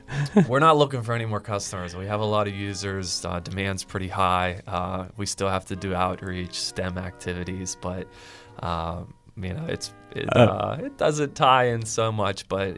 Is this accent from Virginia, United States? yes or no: no; Greensburg, Pennsylvania, United States; I'm from Westmoreland County. I'm from Greensburg.